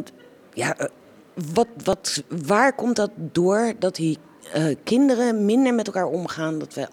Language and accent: Dutch; Amsterdam, North Holland, Netherlands; kunnen we daar als Amsterdammers dan tegen ingaan?